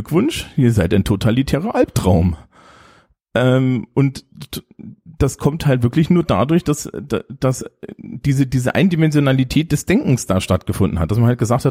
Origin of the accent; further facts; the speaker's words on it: East Germany, Germany; Weil, also, ich bin ja nur im Osten aufgewachsen, ne?